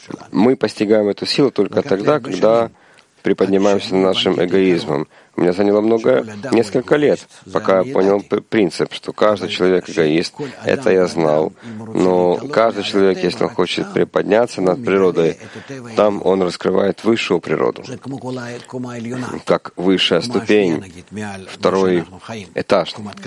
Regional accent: Russia; при том, что я из России

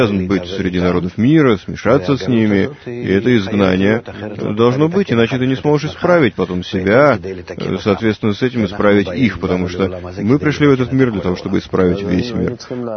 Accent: Vitebsk, Vitebsk Region, Belarus; born there; Я родился в России, в Белоруссии даже, в очень маленьком городке, который когда-то был только еврейским городом. Маленький город Витебск.

